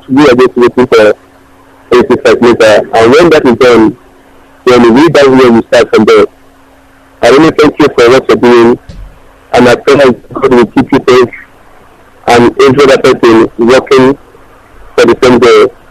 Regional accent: Umunnochi, Abia, Nigeria; Umunnochi local government.

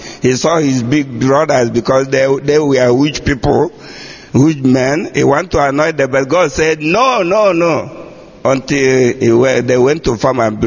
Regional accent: Upo, Anambra, Nigeria; I come from Upo in Dunukovia local government area, Anambra State, formerly in Nigeria in the zoo, but now in Biafra land.

